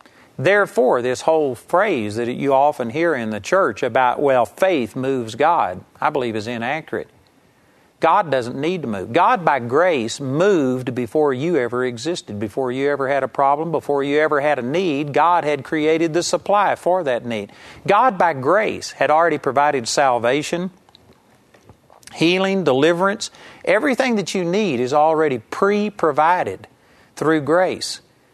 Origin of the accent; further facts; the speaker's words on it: Arlington, Texas, United States; I grew up in Arlington, Texas, and when we first got really turned on to the faith movement